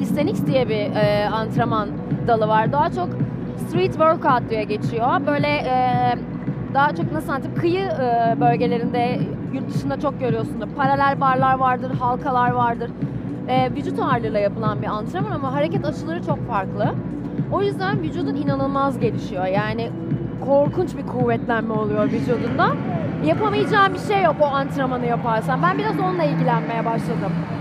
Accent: Büyükada, Istanbul, Turkey; Ben Büyükadalıyım. O yüzden su benim için yani çok önemli.

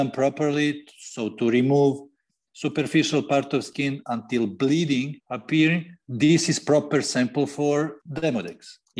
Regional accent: Serbia; I'm from Serbia. Serbia is a country in Southeast Europe.

